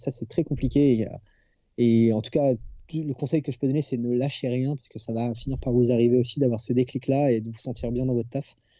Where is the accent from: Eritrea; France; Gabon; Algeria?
France; Réunion; j'ai fait un stage à La Réunion, donc là où j'ai grandi 7 ans.